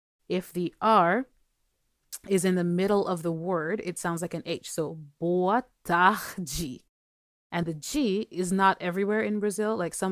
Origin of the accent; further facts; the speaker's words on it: Jamaica; now in Canada; I live in Canada now, but I was born and raised in Jamaica, where English is our official language, if you didn't know. We also have Patois in Jamaica